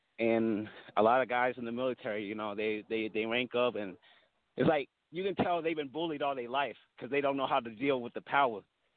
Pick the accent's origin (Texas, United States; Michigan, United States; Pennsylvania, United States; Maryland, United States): Maryland, United States; Baltimore; also born or lived in Vancouver, United States; Well, originally I was born in Vancouver, Washington, but I grew up in Baltimore, Maryland.